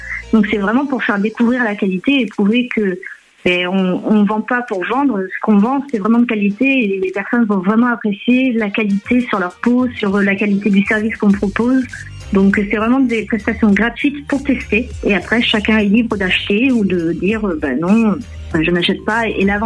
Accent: Angoulême, Nouvelle-Aquitaine, France; Alors moi je suis d'Angoulême et je me déplace sur toute la Charente.

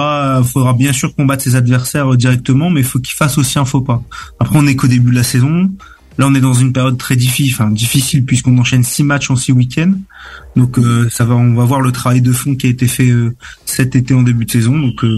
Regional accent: Lille, Hauts-de-France, France; donc je viens de Lille

